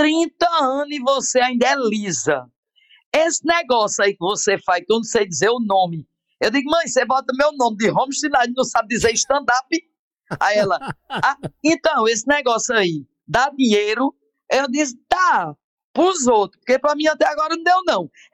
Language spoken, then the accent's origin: Portuguese; Pombal, Paraíba, Brazil; Eu sou de Pombal, né?